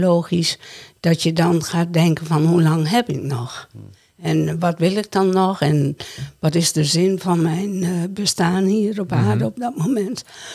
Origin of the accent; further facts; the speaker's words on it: Bergentheim, Overijssel, Netherlands; Ik kom uit Overijssel, uit Bergentheim.